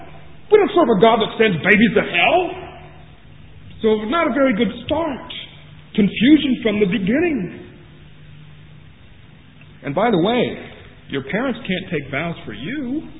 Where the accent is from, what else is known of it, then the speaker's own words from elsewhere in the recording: Ohio, United States; I was raised up in the Lutheran church in the state of Ohio in the USA. That's what I was raised in as a boy and as a child, all the way up to my teens.